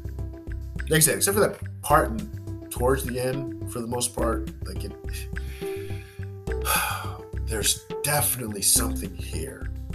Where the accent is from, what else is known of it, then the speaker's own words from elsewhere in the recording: New Jersey, United States; I am from New Jersey. I was there in Jersey when this happened, 30 minutes from New York.